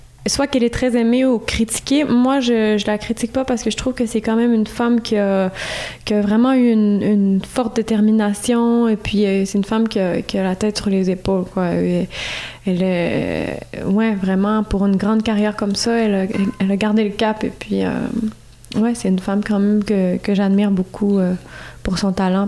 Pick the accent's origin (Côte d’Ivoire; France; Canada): Canada; Quebec; Moi, je suis auteure-compositrice-interprète du Québec.